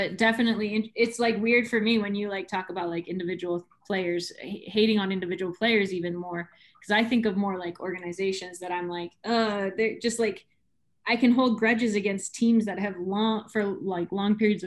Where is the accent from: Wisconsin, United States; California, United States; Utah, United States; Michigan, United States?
California, United States; San Diego; Like I'm from San Diego. The Padres have sucked there for forever.